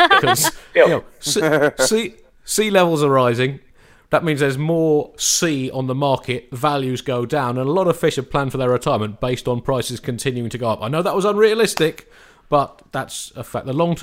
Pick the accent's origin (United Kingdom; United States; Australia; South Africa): United Kingdom; It's up to me as a British person how I pronounce American states, I believe, isn't it?